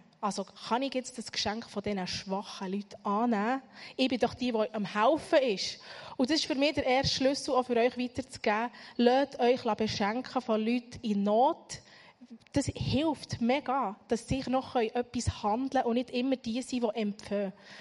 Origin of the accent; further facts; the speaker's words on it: Interlaken, Bern, Switzerland; ich bin in RMK in Interlaken aufgewachsen und bin dort in die Kirche gegangen